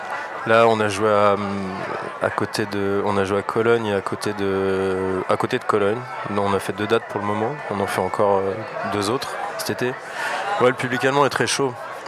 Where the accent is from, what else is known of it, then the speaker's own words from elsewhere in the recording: Rennes, Brittany, France; C'est pas parce que je viens de Rennes, hein